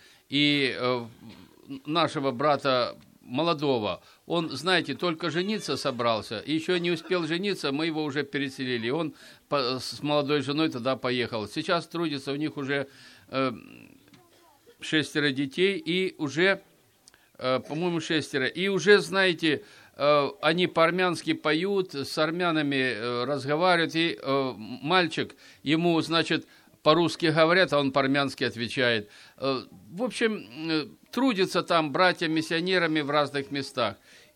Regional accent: Vladikavkaz, North Ossetia–Alania, Russia; Я сам с Владикавказа, вот с Виктором Васильевичем, с Кавказа, с нашего, он тоже с автономной республики Диадыгея, я с Осетии.

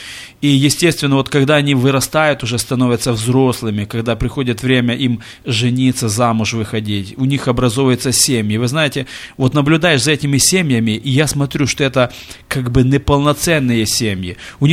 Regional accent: Ukraine; узнал, что мы группой глухих с Украины приехали

